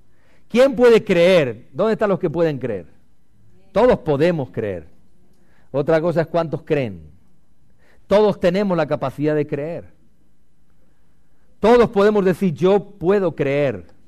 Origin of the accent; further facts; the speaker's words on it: Spain; porque así somos los españoles, machitos.